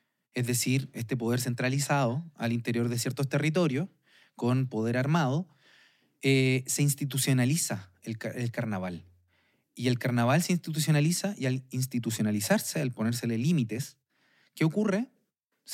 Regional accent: Chile; es algo que a mí, como chileno, nosotros no tuvimos Edad Media

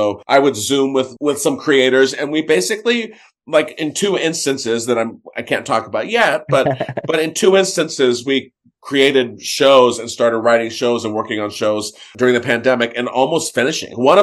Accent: San Diego, California, United States; because I grew up in San Diego.

